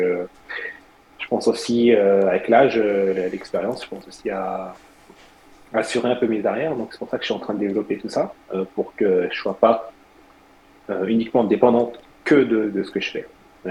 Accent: France; moved away; Je pense que on est la France. Alors, je vais pas dire on parce que j'habite plus en France et je paye pas d'impôts en France.

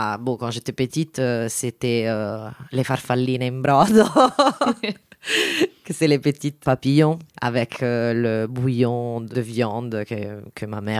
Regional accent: Rome, Lazio, Italy; French is a second language; Mais même, je suis romaine de Rome.

